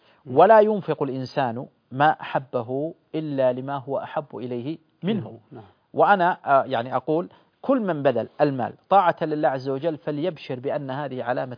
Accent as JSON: {"language": "Arabic", "country": "Saudi Arabia", "said": "بل دعني أقول مثلا في بلادنا السعودية، تجارها"}